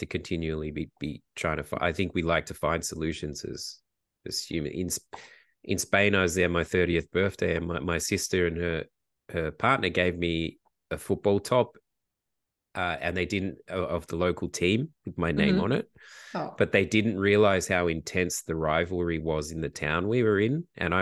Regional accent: Australia; he's a German guy who did far more than I did as an Australian.

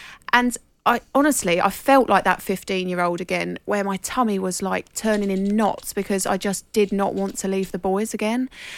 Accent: United Kingdom; as British people

